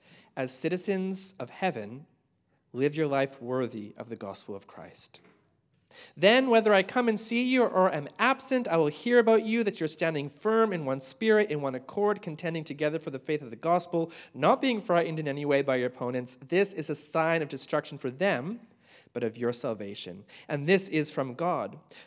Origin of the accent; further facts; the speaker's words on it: Winnipeg, Manitoba, Canada; I'm from Winnipeg, Manitoba. It's not exactly the kind of place people brag about being from, okay?